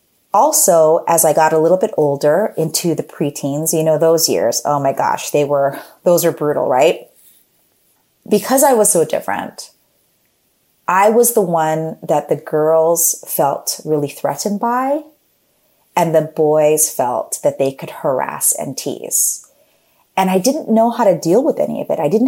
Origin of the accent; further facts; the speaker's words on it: Philippines; I also grew up in a very Asian household. I'm Filipino